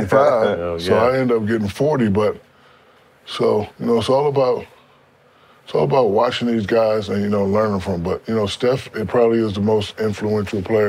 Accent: Newark, New Jersey, United States; Born and raised in Newark, New Jersey. High-level juvenile delinquent. Got out of there just in time.

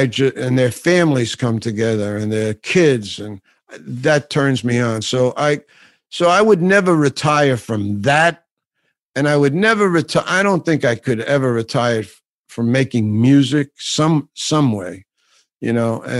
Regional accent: New York, United States; It's crazy because I'm from New York, right?

